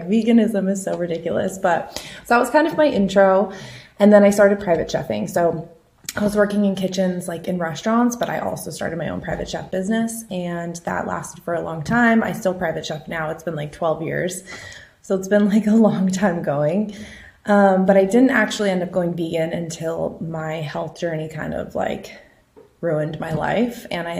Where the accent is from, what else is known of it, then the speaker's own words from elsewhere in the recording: Boulder, Colorado, United States; I grew up in Colorado. So like I grew up in Boulder, Colorado. So I grew up with like the crunchy moms, you know, just all over everywhere.